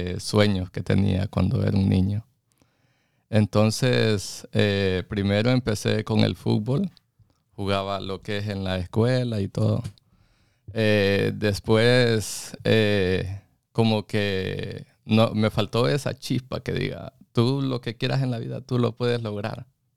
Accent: Honduras; Yo soy hondureño.

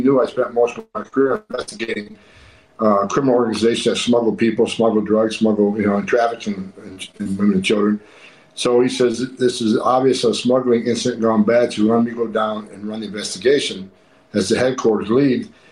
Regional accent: New York, United States; But I grew up right outside of Fort Drum, New York.

